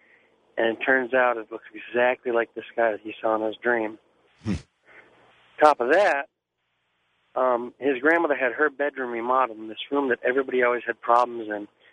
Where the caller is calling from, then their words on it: Connecticut, United States; from Connecticut.